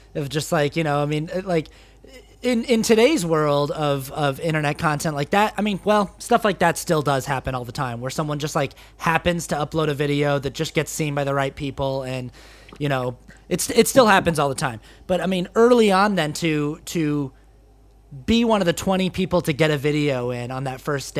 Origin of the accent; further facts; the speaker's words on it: Salt Lake City, Utah, United States; Oh, I'm from Salt Lake City. I was, born, raised in Salt Lake City.